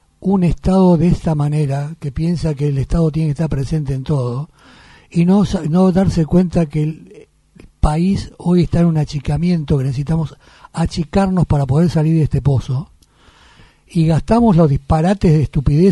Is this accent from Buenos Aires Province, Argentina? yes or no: yes; General San Martín, Buenos Aires Province, Argentina; Yo soy oriundo de San Martín.